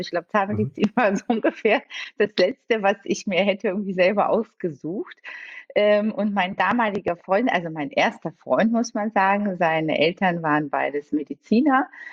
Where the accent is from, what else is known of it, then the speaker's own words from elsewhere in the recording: Bulgaria; German is a second language; also born or lived in Italy; now in Germany; ich bin gebürtig in Bulgarien geboren und bin auch dort aufgewachsen und habe dann, nachdem wir in Italien waren, in Deutschland Zahnmedizin studiert